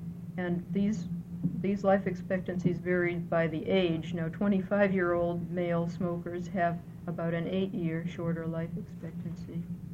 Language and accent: English; Eugene, Oregon, United States; from Eugene.